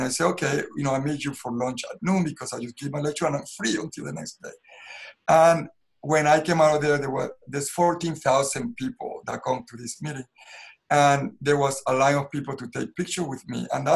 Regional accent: Panama; because I grew up so poor in Panama.

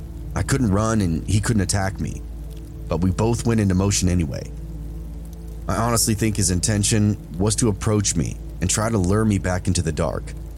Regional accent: Madrid, Community of Madrid, Spain; I'm from Madrid, Spain. My family is from a small mountain city.

